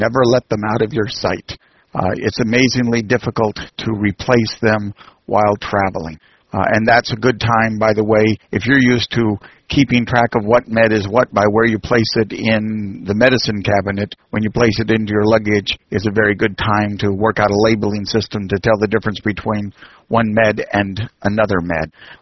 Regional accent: Boston, Massachusetts, United States; if you are a northerner and pale white like I am from Boston

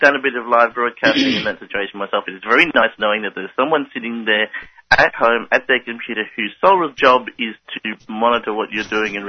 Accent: Sydney, New South Wales, Australia; So I grew up in Sydney, Australia, which, for those of you who don't know, is the largest city in Australia.

